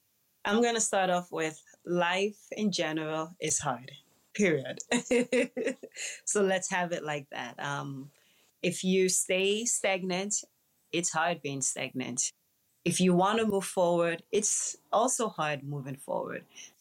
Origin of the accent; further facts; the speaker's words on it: Nigeria; despite the fact that I'm Nigerian, I still had a lot to adjust culturally.